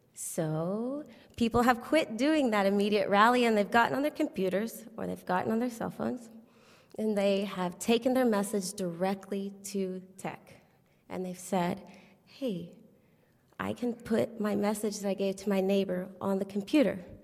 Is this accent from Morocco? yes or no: no; the South, United States; now in Indiana, United States; I'm new to Indiana, so bear with me a little bit. When I try to relate to the state, I'm from the South